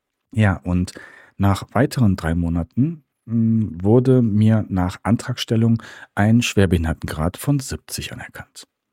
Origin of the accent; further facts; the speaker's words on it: Düsseldorf, North Rhine-Westphalia, Germany; born there; now in Fulda, Germany; Ich bin gebürtiger Düsseldorfer und lebe momentan oder seit einigen Jahren in Fulda.